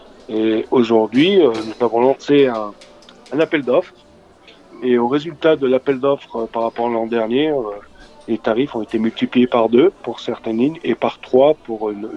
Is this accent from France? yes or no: yes; Montvalezan, Auvergne-Rhône-Alpes, France; je suis un enfant du pays de la Rosière de Montbalzan. Je suis né dans le canton de Bourg-Saint-Maurice.